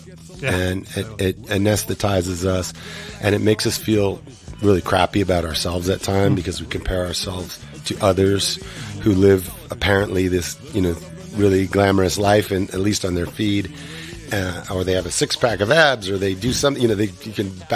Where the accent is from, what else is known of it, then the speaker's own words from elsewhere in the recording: United States; as a black kid growing up in America